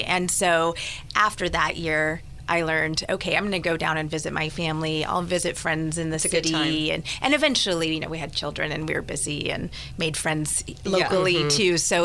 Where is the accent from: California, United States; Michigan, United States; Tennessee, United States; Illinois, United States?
California, United States; I grew up in Southern California, more urban environment to be sure.